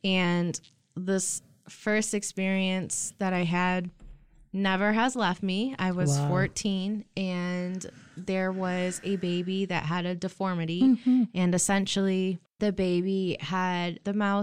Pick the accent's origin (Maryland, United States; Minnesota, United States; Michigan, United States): Michigan, United States; DeWitt; born or raised there; also born or lived in Lansing, Michigan